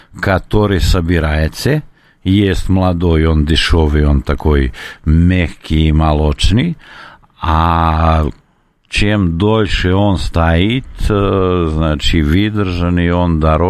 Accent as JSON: {"language": "Russian", "country": "Serbia", "second_language": "Russian", "said": "Но мы, серби, не любим до такого степени кинзу, укроп, как грузины. Любого серба, я не знаю, но 99% сербов вам скажет, что кинза воняет."}